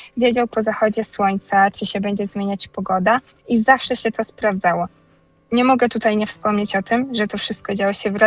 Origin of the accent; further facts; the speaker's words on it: Podlaskie Voivodeship, Poland; Z jednej strony wychowywałam się na Podlasiu, blisko lasu.